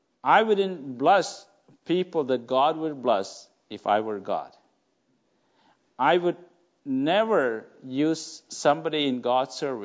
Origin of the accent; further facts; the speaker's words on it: Wisconsin, United States; now in Chicago, United States; So we moved from a small town from Wisconsin and moved to Chicago.